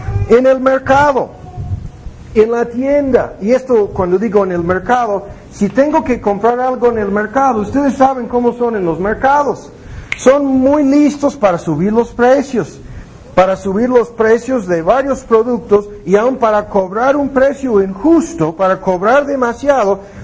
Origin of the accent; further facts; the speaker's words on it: United States; Spanish is a second language; algo que a mí me molesta muchísimo como gringo